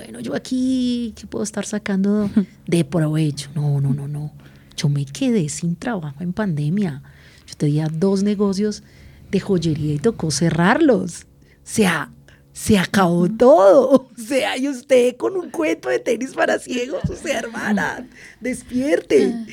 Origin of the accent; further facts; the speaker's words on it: Colombia; Pues como buen colombiano creativo